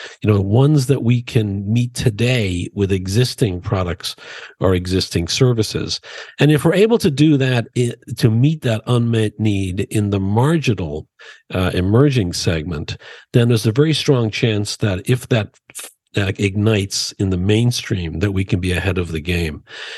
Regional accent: Dublin, Leinster, Ireland; I grew up in Dublin, and I'm so proud of all that Ireland has become

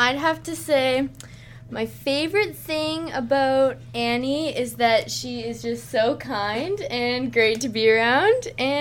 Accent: Vancouver, British Columbia, Canada; I'm a first-year Renaissance College student. I'm from Vancouver, British Columbia

